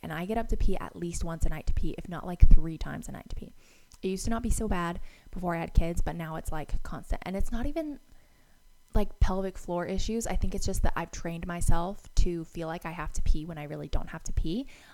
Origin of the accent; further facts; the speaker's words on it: Utah, United States; growing up in Utah